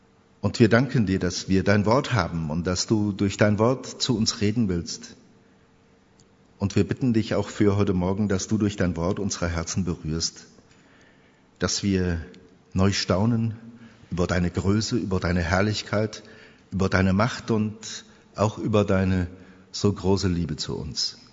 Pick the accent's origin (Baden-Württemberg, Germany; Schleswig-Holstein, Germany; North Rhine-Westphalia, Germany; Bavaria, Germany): North Rhine-Westphalia, Germany; Siegen; Ich bin waschechter Siegener und bin groß geworden, geistlich groß geworden im CVM Eiserfeld